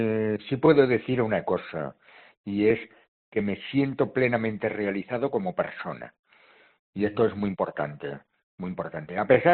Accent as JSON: {"language": "Spanish", "region": "Castile and León", "country": "Spain", "moved": "as an adult", "said": "los 50 años los he pasado aquí en Canarias, ¿eh? Porque yo soy de Salamanca, concretamente de la diócesis de Ciudad Rodrigo, no de Ciudad Rodrigo, de un pueblo por allí muy, muy perdido, de la España profunda y vaciada."}